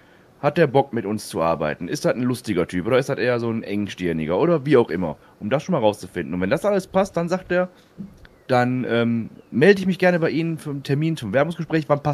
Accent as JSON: {"language": "German", "town": "Duisburg", "region": "North Rhine-Westphalia", "country": "Germany", "said": "ich komme ja selber aus Duisburg"}